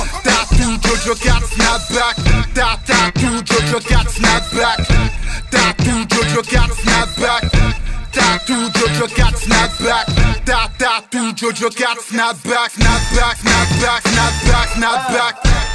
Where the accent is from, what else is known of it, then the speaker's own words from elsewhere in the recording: Épinay-sur-Seine, Île-de-France, France; J'ai grandi à Épinay sur Seine, une ville de Seine-Saint-Denis. Collé à Genevilliers et Argenteuil-Anguin-Saint-Denis. J'ai fait toute ma scolarité dans le même quartier.